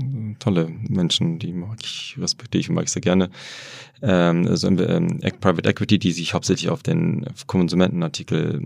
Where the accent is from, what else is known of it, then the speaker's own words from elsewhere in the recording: Hamburg, Germany; now in Wrocław, Poland; da, wo ich bin in Hamburg aufgewachsen, habe nie gedacht, ich werde noch irgendwann nach Polen zurückgehen.